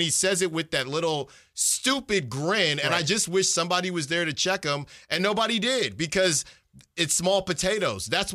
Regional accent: California, United States; You know, I'm from the Bay, and I'm proud to be from the Bay.

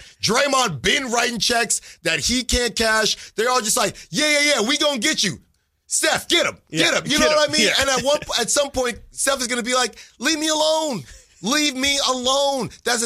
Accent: Sacramento, California, United States; Sacramento Zone. Yeah. I'm from the NATO. Sacktown, I'm from

